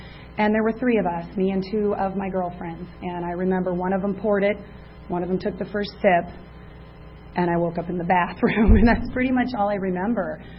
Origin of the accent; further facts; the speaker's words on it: San Diego, California, United States; I'm actually a San Diego girl. I was born and raised here. And I was born down in Chula Vista, where I still live.